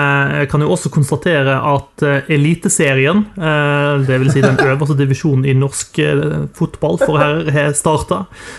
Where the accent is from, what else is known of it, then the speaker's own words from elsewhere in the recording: Bodø, Nordland, Norway; fordi jeg er fra Bodø, så må jeg like de, liksom?